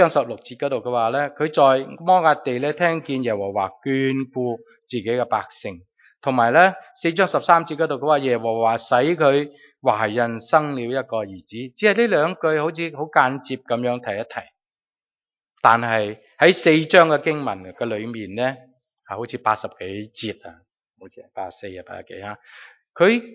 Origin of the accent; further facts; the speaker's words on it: Guangdong, China; 正如我哋广东人咧称呢啲咁嘅地方系叫做鱼米之乡